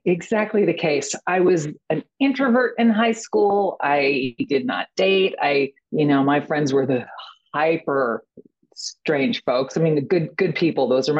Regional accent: Atlanta, Georgia, United States; born there; I was born in Atlanta.

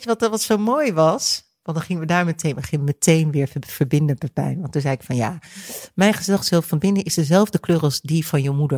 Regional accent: Delft, South Holland, Netherlands; born there; Ik ben geboren in Delft.

